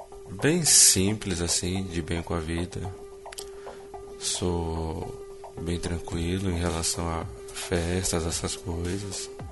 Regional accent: São Paulo, Brazil; eu nasci e vivi aqui minha vida inteira, então tem muita coisa boa, tem bastante coisa para fazer para quem é turista, assim, é uma cidade muito grande, né?

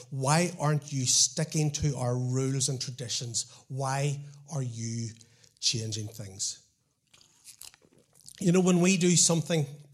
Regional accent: Portadown, Northern Ireland, United Kingdom; accent: Portadown; I'm going to pull back into my Portadown accent.

